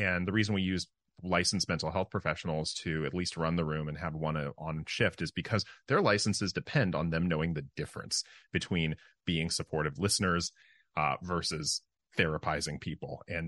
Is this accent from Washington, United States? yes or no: yes; Seattle, Washington, United States; I'm born and raised in Seattle. I still live here. I love it here.